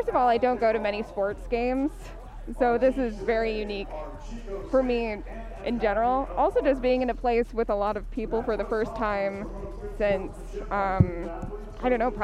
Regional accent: Napa, California, United States; Since I'm from Napa, I'm going to be examining the Napa urban legend

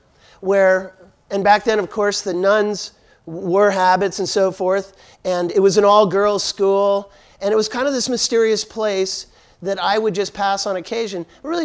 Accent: San Rafael, California, United States; But when I was a kid growing up in San Rafael

